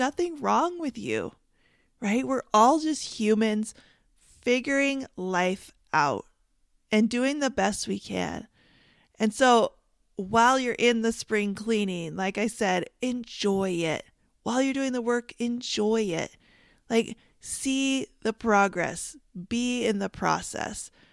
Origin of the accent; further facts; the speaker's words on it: Canada; And I have to laugh at myself because I'm Canadian and saying sorry is about as common as saying eh.